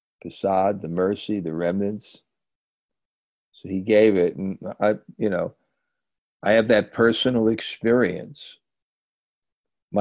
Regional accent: India; growing up in India, it's like, I just can't.

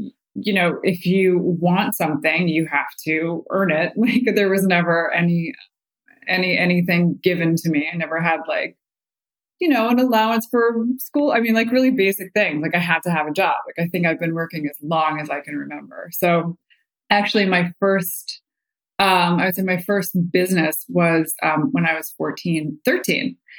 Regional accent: Pennsylvania, United States; I did not grow up in the city, sadly, but I would have loved to. I grew up in Pennsylvania, northeastern PA, definitely the sticks.

